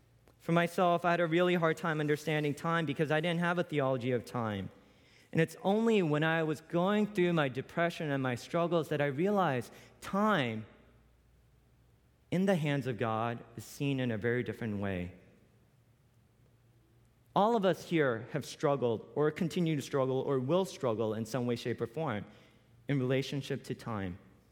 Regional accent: Long Island, New York, United States; now in California, United States; I grew up in Long Island, New York, and so oftentimes I would go, well, every Sunday and during the weekday, we would go to church in New Jersey, and we would drive in through the city.

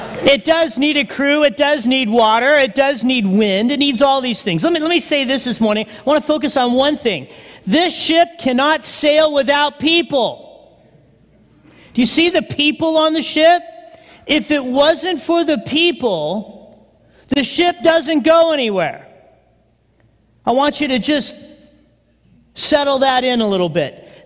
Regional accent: Big Bear, California, United States; now in Dana Point, United States; I grew up in Big Bear and went to Palm Springs High School, and I decided I had the mountains and I had the desert.

